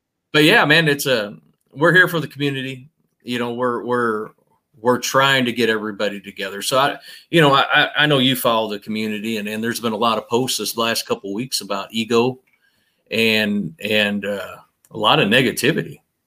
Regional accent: St. Louis, Missouri, United States; we're two guys from the St. Louis area, right?

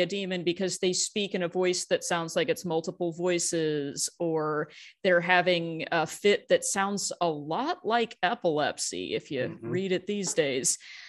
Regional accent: Fort Worth, Texas, United States; In my hometown of Fort Worth, there is one of the earliest

